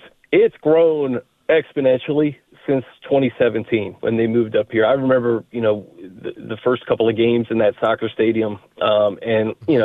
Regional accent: Falls Church, Virginia, United States; I grew up in Falls Church.

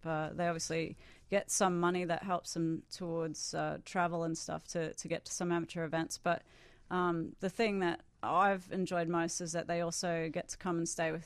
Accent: Australia; Well, when I was growing up in Australia, for the most part of my childhood, we had 2 television stations.

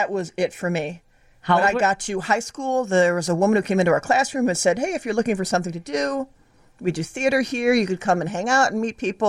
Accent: Berwyn, Illinois, United States; I'm originally from Berwyn.

